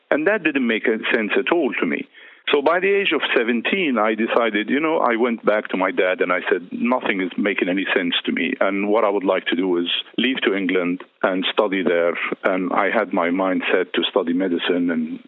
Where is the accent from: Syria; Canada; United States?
Syria; Damascus, Damascus Governorate; When I was an early teenager growing up in Damascus, I memorized the entire Quran, cover to cover, 600 pages of it.